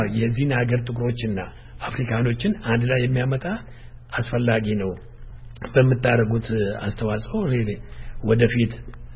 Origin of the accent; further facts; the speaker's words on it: Dembi Dolo, Oromia, Ethiopia; ኦሮምኛ እናገራለሁ። እኔ ከደምቢዶሎ ነኝ፣ ከወለጋ። … እያልኩ ነው የምናገረው። እኔ አማራና ኦሮሞ ነኝ። ያ ምንድነው የሚያደርገኝ? ንጹህ ኢትዮጵያዊ ነኝ። ለኦሮሞ አይደለሁ፣ ለአማራ አይደለሁ።